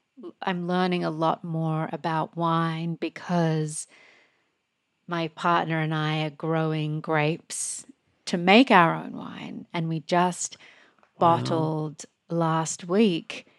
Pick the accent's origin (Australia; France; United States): Australia; I was just thinking when I grew up in Australia, I would be the kid on Sunday afternoons watching the like classic movies